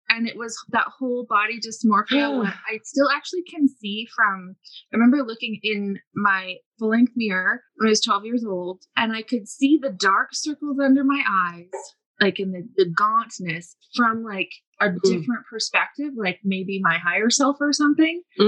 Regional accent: Canada; I am Canadian.

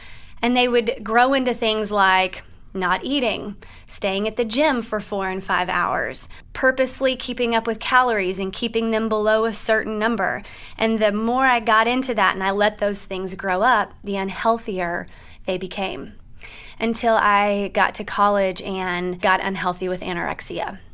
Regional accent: Chattanooga, Tennessee, United States; also born or lived in Cincinnati; So I'm from Chattanooga. Used to live here in Cincinnati.

